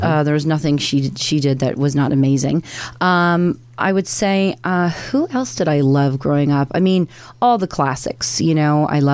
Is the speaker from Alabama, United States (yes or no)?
no; Union, New Jersey, United States; I was born and raised in Union, New Jersey, the great state of NJ.